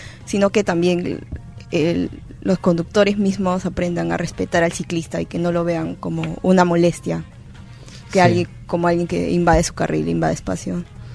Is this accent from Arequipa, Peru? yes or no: no; Lima, Peru; como limeños o como peruanos